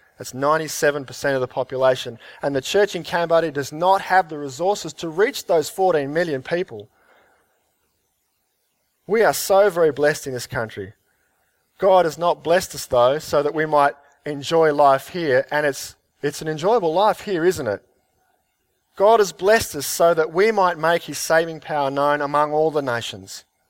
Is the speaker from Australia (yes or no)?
yes; Australia; We've been so very blessed as Australian Christians.